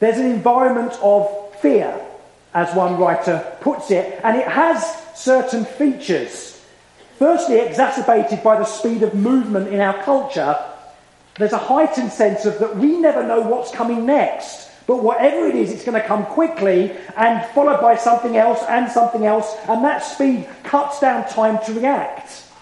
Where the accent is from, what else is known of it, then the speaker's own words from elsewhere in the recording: Southend-on-Sea, East of England, United Kingdom; born there; Now, I was born, as you can tell from my accent, on the south coast of England, Southend-on-Sea.